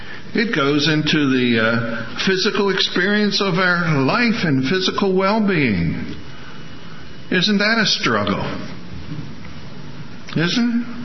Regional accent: Iowa, United States; Now, I come from Iowa, where there are more pigs than there are people.

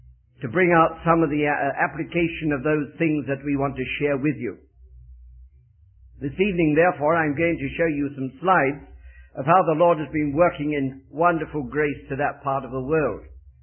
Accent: London, United Kingdom; accent: Cockney; I bring with me a very, very English accent. Although perhaps you wouldn't believe it, I was born in London within the sound of the old Bow Bells and originated with a Cockney accent.

